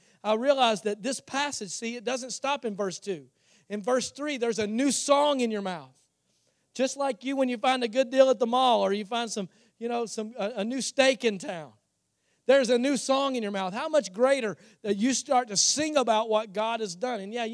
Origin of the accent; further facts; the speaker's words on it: Virginia, United States; I mean, I'm from the hills of Virginia. I'm like from the Appalachian Mountains.